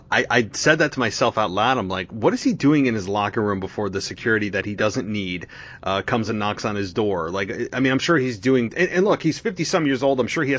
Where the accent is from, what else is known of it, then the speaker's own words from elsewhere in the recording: New York, United States; right here in my hometown in New York.